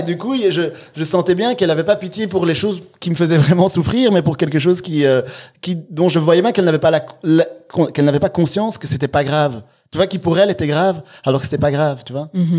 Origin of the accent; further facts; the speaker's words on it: Rwanda; born there; je suis né au Rwanda mais que j'ai été adopté par deux femmes belges